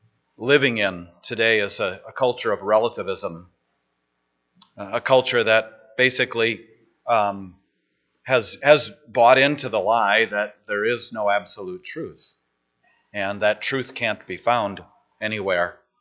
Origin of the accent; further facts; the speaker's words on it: Milwaukee, Wisconsin, United States; also born or lived in Lena; when I was a kid growing up in Milwaukee, I'm not talking about Lena. We moved to Lena when I was in seventh grade. Okay, but growing up in Milwaukee in the late 60s and early 70s